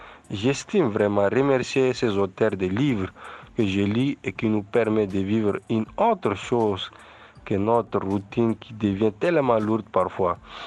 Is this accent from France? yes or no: no; Chad; Je suis un Tchadien jeune âgé de 23 ans, étudiant en troisième année à l'université à Dambarka d'Abéché.